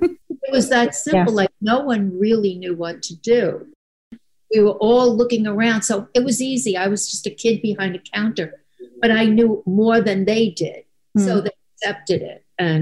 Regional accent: Staten Island, New York, United States; As a child, I grew up on Staten Island, which was not a very glamorous place to grow up on.

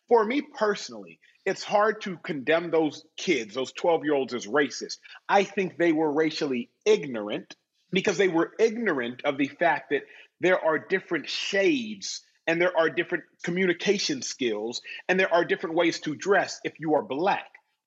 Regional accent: Austin, Texas, United States; I grew up in Austin, Texas, and Austin, Texas has Lake Austin.

